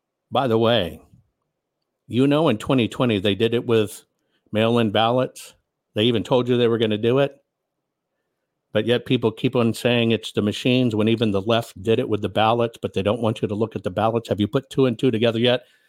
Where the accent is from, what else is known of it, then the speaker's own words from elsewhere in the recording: Texas, United States; 1,250,710 in Texas. That was my home state.